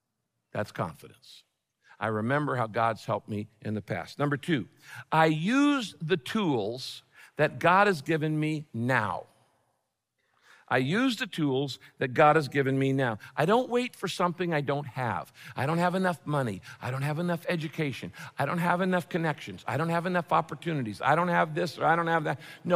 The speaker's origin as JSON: {"language": "English", "region": "California", "country": "United States"}